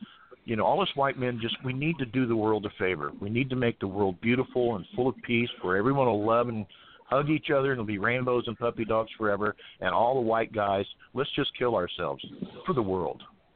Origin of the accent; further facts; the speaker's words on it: United States; And I never knew this growing up in America as an American.